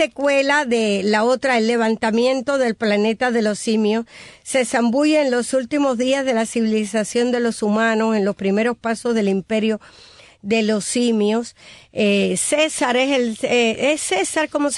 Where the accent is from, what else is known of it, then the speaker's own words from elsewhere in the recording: Santiago de Las Vegas, Havana, Cuba; gracias por mencionar a mi pueblo